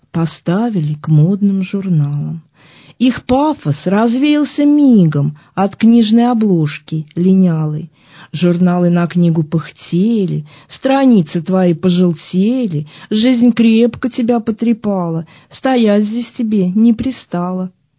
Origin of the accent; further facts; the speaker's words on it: Penza, Penza Oblast, Russia; Я коренная пензячка, и я очень люблю свой город.